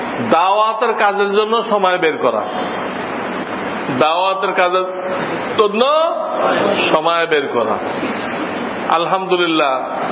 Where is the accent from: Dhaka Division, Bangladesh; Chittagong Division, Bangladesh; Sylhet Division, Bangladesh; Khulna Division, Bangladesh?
Khulna Division, Bangladesh; Khulna; আমার বাড়ি খুলনা, খুলনা এলাকায় গেছে